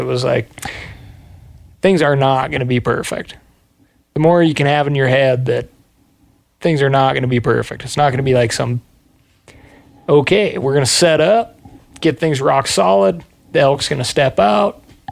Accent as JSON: {"language": "English", "region": "Montana", "country": "United States", "tie": "born or raised there", "said": "I grew up in Montana, bumbling around the woods."}